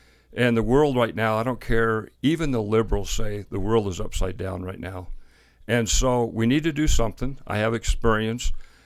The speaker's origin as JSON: {"language": "English", "town": "Gillette", "region": "Wyoming", "country": "United States", "tie": "born or raised there", "said": "Okay. Well, I grew up in Gillette. I was born in Gillette, and my grandfather and great-grandfathers, they homesteaded south of town, so we lived on a ranch."}